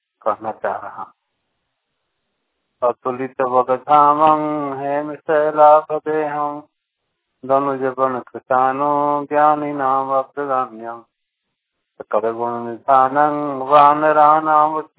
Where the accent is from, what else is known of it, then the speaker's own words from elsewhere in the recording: Kadwan, Jharkhand, India; ग्राम कदवन, post कदवन, जिला थाना रेहला, जिला रामू झारखंड के रहने वाले हैं।